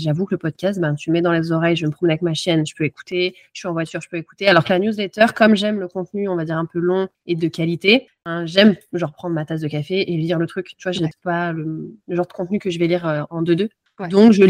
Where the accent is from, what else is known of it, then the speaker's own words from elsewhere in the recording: Lyon, Auvergne-Rhône-Alpes, France; also born or lived in Los Angeles; j'ai vécu à Lyon. Donc moi, je suis originaire de Lyon. J'ai vécu à Lyon pour mes études. J'y ai habité aussi en tant qu'enfant. Je suis partie aux États-Unis pour mes études. Donc, j'ai vécu à Los Angeles. Donc, si, j'ai été toute la citadine.